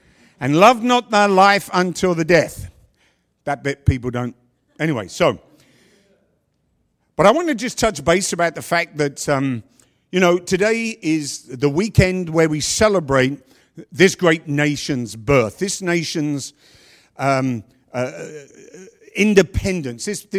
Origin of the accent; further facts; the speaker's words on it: London, United Kingdom; born there; Now, I was born in London, England.